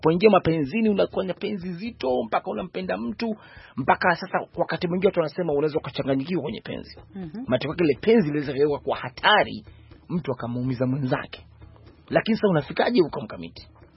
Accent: Tanga, Tanga Region, Tanzania; Unajua mimi natokea mitaa ya Tanga bana.

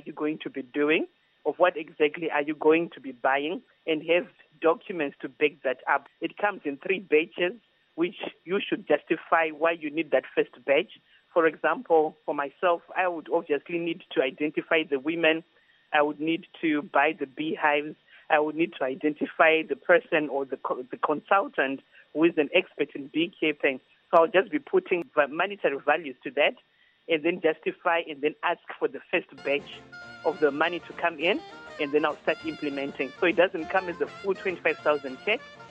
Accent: Harare, Zimbabwe; I'm from Harare, Zimbabwe.

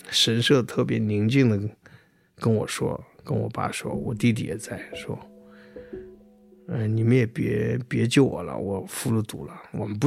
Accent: Xianghuang Banner, Inner Mongolia, China; born there; 因为我出生在镶黄旗，在那么小的小地方村庄里头

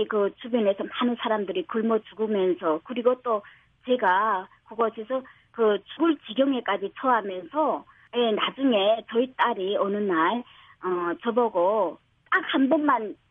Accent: Chongjin, North Hamgyong, North Korea; now in South Korea; 저희 고향은 대한민국 최북단에 있는 함경북도 청진입니다.

